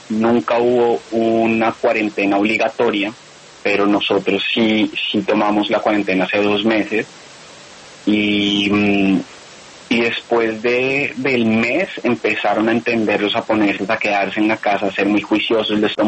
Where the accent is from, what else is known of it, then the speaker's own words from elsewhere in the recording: Bogotá, Colombia; now in Tokyo, Japan; Yo soy bogotano.